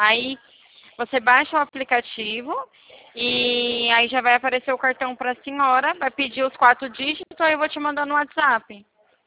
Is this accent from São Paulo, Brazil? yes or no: yes; Atibaia, São Paulo, Brazil; eu sou de Atibaia.